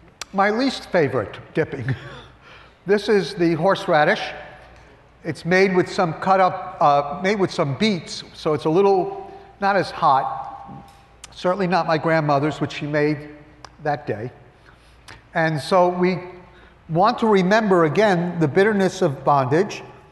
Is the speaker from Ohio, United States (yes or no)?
no; Queens, New York, United States; also born or lived in Brooklyn; I was born in Brooklyn, the true Holy Land, in case you wanted to know. We escaped to the suburbs, to Queens. And I was bar mitzvahed in actually modern Orthodox synagogue.